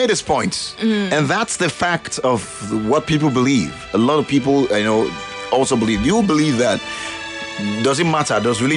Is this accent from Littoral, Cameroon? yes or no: no; Buea, Southwest Region, Cameroon; born there; I was born in Boya, I think in Cameroon, Boya, you think maybe it's French. It's an English-speaking part of the country. And that place used to be part of Nigeria.